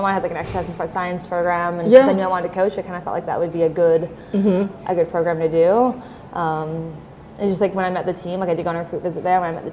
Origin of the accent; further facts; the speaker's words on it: Canada; I'm Canadian, took yeah. French growing up in at school, and then stopped taking it.